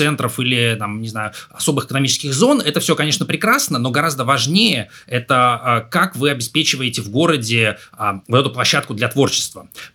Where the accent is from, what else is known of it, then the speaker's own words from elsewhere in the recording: Saint Petersburg, Russia; Вот я помню, в Петербурге, где, откуда я родом, там первая велосипедная дорожка